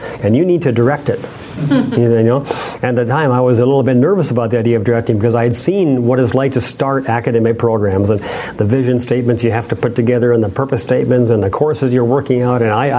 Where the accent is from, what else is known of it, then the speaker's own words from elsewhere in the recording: Alberta, Canada; moved away; also born or lived in Milwaukee, United States; I came up from Milwaukee, although I grew up in Alberta, but I got the degree in Milwaukee, Wisconsin